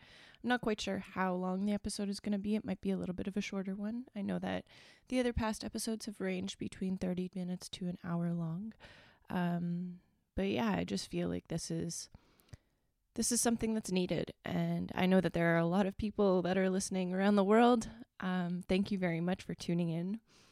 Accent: Ontario, Canada; I'm from Northern Ontario, and I am going to be 33 years old on the 11th of August.

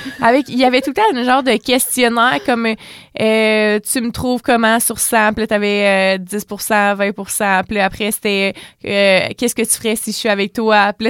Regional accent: Coaticook, Quebec, Canada; je venais de Quaticook, j'ai dans ces environs-là.

